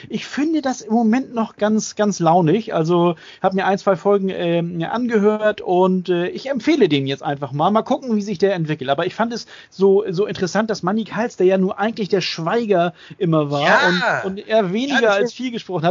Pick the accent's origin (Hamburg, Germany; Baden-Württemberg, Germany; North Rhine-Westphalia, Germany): Hamburg, Germany; born or raised there